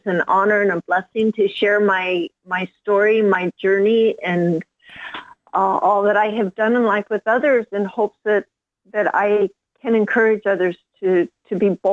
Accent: California, United States; I was written up in the Los Angeles Times, because as you mentioned, I am from California.

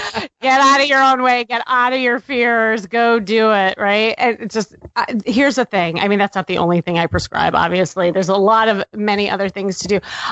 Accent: Chicago, Illinois, United States; I grew up in Chicago. Yeah, born and raised.

